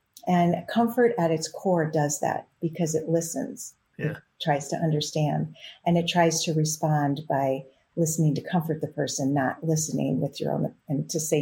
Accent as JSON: {"language": "English", "region": "Wisconsin", "country": "United States", "tie": "born or raised there", "said": "I grew up in Wisconsin and I had all my relatives nearby, right?"}